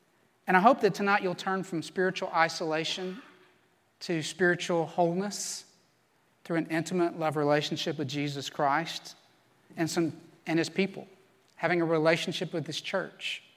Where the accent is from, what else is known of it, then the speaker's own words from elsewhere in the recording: Little Rock, Arkansas, United States; I grew up in Little Rock, Arkansas. I have a sister who's 4 years younger than me